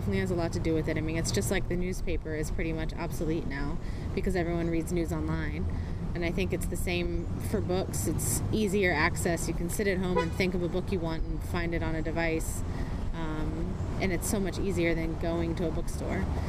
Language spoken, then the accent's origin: English; Chesapeake, Virginia, United States; I'm 32 years old, and I'm originally from Chesapeake.